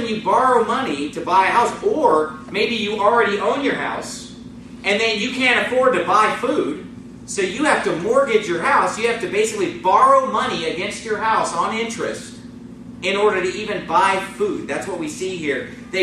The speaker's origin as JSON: {"language": "English", "country": "United States", "tie": "born or raised there", "said": "You grow up in America, as I grew up in America, and you go to school, and you're taught that interest is a good thing."}